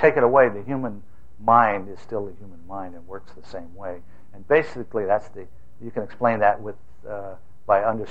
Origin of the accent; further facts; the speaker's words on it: Fort Huachuca, Arizona, United States; the head of which is near my hometown, down in Fort Huachuca, Arizona.